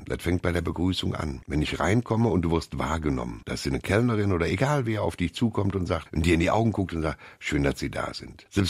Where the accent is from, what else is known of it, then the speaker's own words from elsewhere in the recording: North Rhine-Westphalia, Germany; Ich war immer schon ein Kind vom Land. Ich bin ja nicht in Köln groß geworden, sondern am Rande von Köln in einem kleinen Dorf.